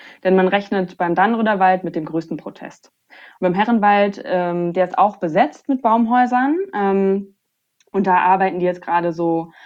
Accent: Hamburg, Germany; Nee, ich bin voller Stadtkind. Also ich bin in Hamburg aufgewachsen.

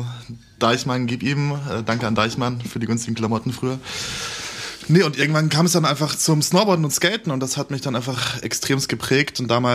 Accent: Munich, Bavaria, Germany; now in Cologne, Germany; Ich komme aus München ursprünglich. Ich bin eigentlich nur für 2 Wochen nach Köln gekommen. Und aus 2 Wochen sind jetzt fast 13 Jahre

